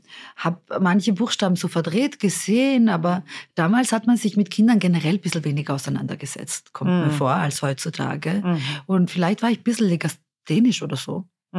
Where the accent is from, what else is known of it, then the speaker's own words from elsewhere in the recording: Innsbruck, Tyrol, Austria; ich bin halt davor in Innsbruck aufgewachsen.